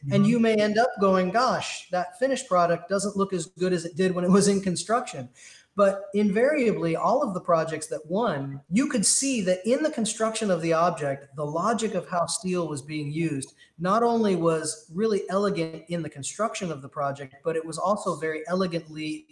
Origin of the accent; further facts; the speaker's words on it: California, United States; And they're very pleased when you tell them, where are you from? Southern California.